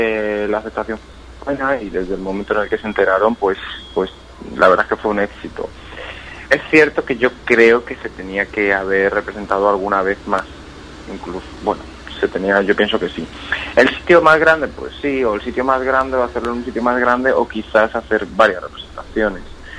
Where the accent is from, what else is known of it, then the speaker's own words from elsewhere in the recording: Jumilla, Region of Murcia, Spain; Ya Jumilla siempre quiero bailar, sobre todo porque está aquí en mi pueblo, está mi familia, mi gente